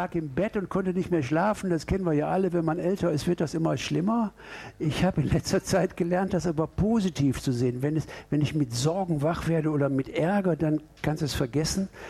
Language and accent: German; Duisburg, North Rhine-Westphalia, Germany; Ich kam als 14-Jähriger in Duisburg, wo ich groß geworden bin, zurück